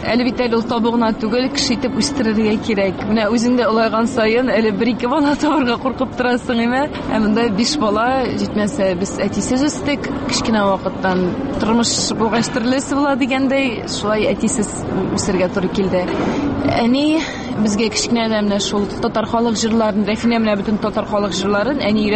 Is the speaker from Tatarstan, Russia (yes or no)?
no; Udomlya, Tver Oblast, Russia; born there; Әйе, Тверь өлкәсенең Удомль шәһәрендә тудык.